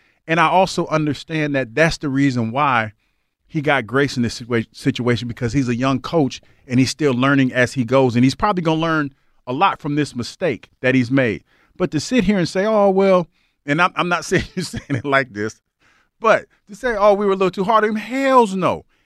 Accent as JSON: {"language": "English", "region": "Ohio", "country": "United States", "said": "I think I can ask you this because we're from Ohio."}